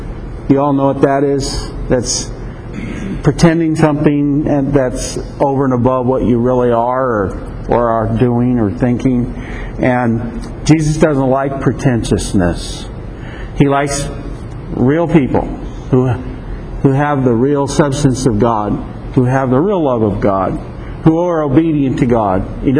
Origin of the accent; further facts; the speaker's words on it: United States; Yes, I'm an American. Yes, I'm a human being.